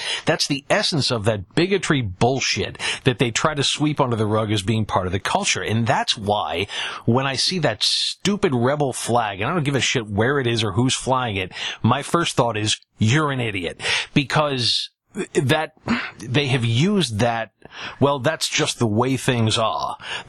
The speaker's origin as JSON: {"language": "English", "town": "Buffalo", "region": "New York", "country": "United States", "tie": "born or raised there", "said": "I'm a Bills fan. I grew up in Buffalo."}